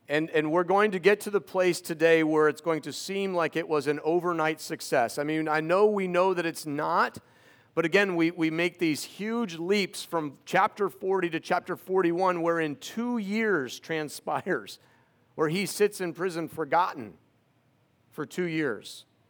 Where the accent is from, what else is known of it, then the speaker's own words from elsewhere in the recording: New York, United States; I'm from New York, and we don't say names like this.